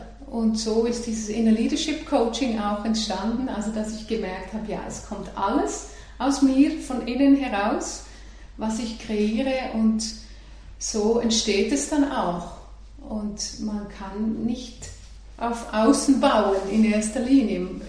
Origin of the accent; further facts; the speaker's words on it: Switzerland; moved away as an adult; also born or lived in Netherlands; Ich habe dafür mit 20 Jahren mein Heimatland verlassen und bin also als 20-jährige Schweizerin nach Holland emigriert, um da die Schauspielschule zu machen.